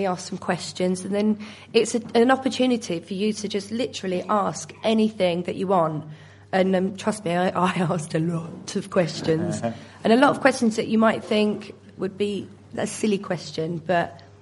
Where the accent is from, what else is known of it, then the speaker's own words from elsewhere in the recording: Warlingham, South East England, United Kingdom; I'm from Caterham. Well, I was born in Wallingham and grew up in Wallingham.